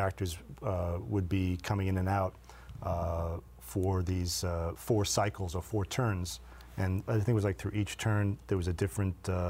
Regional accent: New York, United States; I grew up in New York, and I was always struck by these homeless men or women would occupy the ATM sections of banks

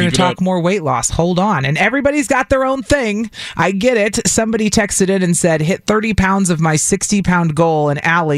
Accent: the South, United States; accent: Wisconsin twang; moved away; And I'm Wisconsin twang. Because mm-hmm. we grew up in the South, and then we both moved away.

